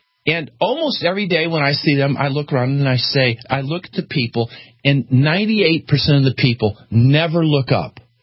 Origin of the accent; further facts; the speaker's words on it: Austin, Texas, United States; when I say I'm from Austin, Texas, they say, do you know Alex Jones?